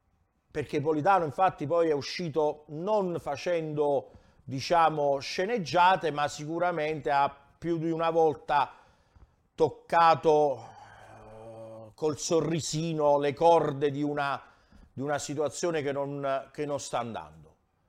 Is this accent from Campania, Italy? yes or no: yes; Campania, Italy; come si dice dalle nostre parti, posso dirlo in napoletano, lo dico, cugliuta. Proprio lo dico in napoletano stretto